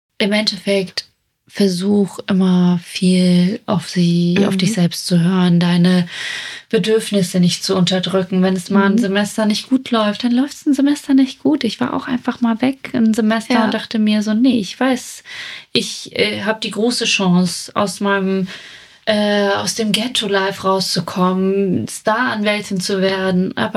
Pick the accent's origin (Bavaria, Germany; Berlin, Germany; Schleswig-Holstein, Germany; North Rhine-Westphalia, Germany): Schleswig-Holstein, Germany; Kiel; so ich komme aus Mettenhof. Ich komme aus 109, so.